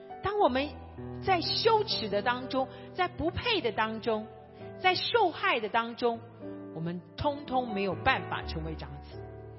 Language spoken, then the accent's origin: Chinese; China; now in United States; 我跟你讲，我们在美国，我们很多的